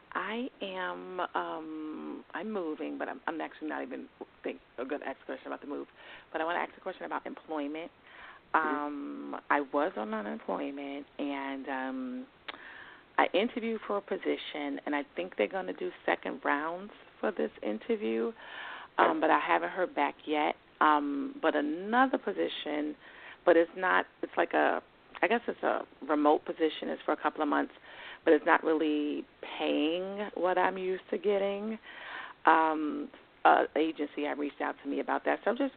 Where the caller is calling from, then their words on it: New York, United States; calling from New York.